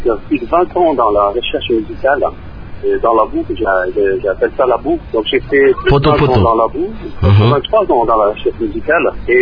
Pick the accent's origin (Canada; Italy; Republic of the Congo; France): Republic of the Congo; Païkongila, Pool; Et le 8, on ira à Païkongila, dans mon bled.